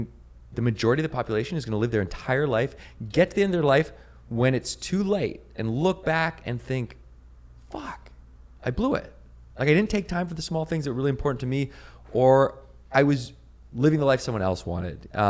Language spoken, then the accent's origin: English; Victoria, British Columbia, Canada; now in Venice Beach, United States; Well, I grew up in Victoria, BC in Canada, and I've been living in Venice Beach for about 10 years.